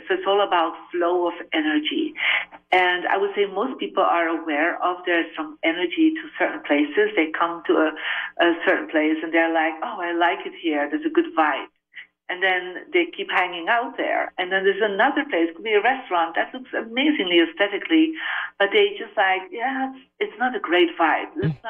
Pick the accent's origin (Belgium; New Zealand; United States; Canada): Belgium; I'm originally from Belgium, so I'm a guest in the Asian culture. I come from a Catholic family